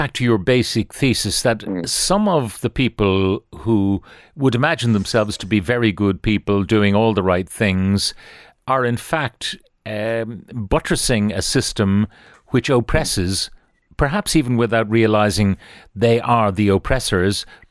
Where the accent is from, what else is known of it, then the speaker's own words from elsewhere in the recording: Ireland; Or, as an Irish person, do I get a free pass?